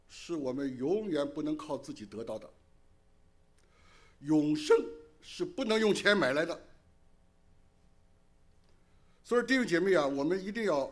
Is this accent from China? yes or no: yes; China; 我们人生，我们中国人的观念，那个福气一定要在圣经里边被圣经改变